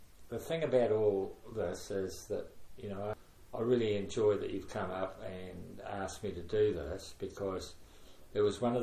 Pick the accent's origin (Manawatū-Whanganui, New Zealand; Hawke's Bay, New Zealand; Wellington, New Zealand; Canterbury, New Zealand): Hawke's Bay, New Zealand; Hastings; born there; Marjorie and Tom and the three children went up to Woodlands, and I was born in the Memorial Hospital in Hastings in 1942.